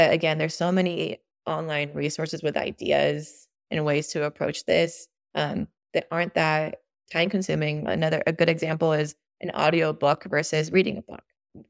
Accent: Mexico; I grew up in Mexico, which is probably like 10 years behind us

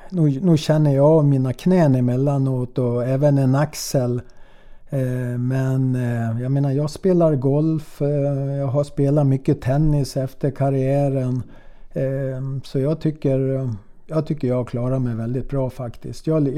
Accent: Sweden; moved away as an adult; Jag kom ju från Sverige då

